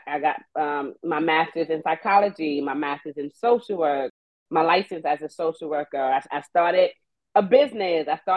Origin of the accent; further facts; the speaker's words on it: Brooklyn, New York, United States; where I grew up in East New York, Brooklyn, and unfortunately, you know, it's a housing development, the projects, the hood.